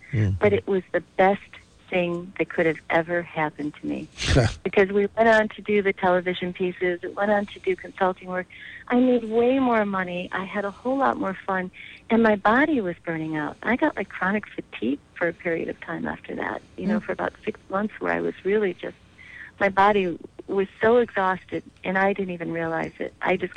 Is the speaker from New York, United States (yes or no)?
yes; Buffalo, New York, United States; It's my hometown, and it's having a big resurgence right now, and I love being a part of influencing the community there. I love bringing things from the West Coast back to my hometown